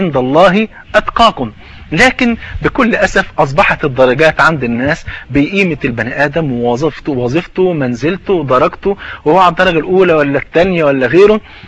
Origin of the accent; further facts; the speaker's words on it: Egypt; حتى المثل طلع عندنا في مصر